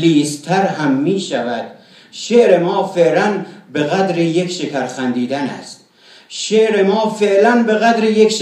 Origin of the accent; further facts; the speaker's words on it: Fuman, Gilan, Iran; accent: Gilaki; من دهاتی زاده ای از فومنم لهجه دارم گیلکی زر میزنم